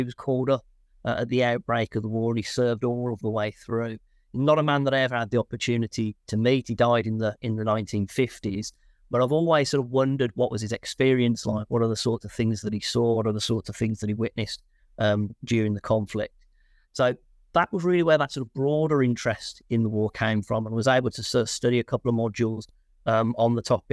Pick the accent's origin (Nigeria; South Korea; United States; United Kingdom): United Kingdom; Birmingham, West Midlands; So I'm from Birmingham originally